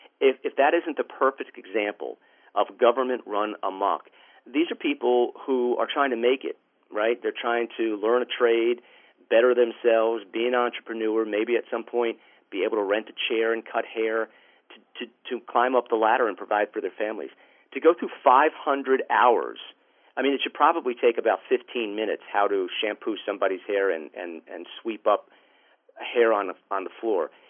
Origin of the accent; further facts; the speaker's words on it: New York, United States; and I have been born and bred in New York. It's through my blood, and I really care about this state.